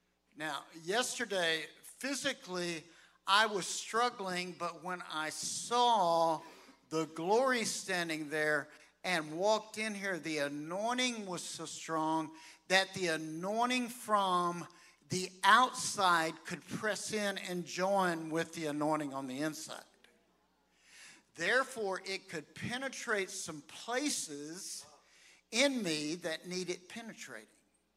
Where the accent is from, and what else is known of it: United States; born or raised there